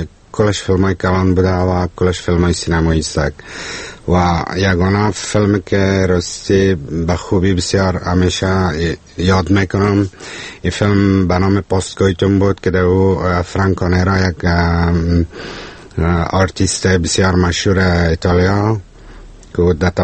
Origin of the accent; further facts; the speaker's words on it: Kabul, Afghanistan; نه من خودم از کابل هستم.